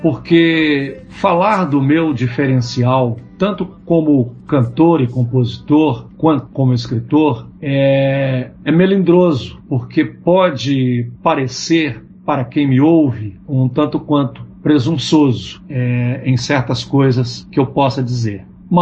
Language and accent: Portuguese; Coluna, Minas Gerais, Brazil; now in Belo Horizonte, Brazil; sou do interior do estado de Minas Gerais, cidade por nome Coluna. Vim para Belo Horizonte a fim de estudar, de trabalhar, e sempre me lembrando da infância e adolescência na fazenda.